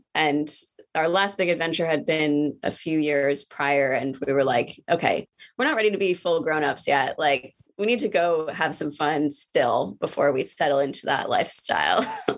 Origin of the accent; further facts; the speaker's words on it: Arlington, Virginia, United States; we grew up in Arlington, Virginia, which is just across the river from Washington, D.C.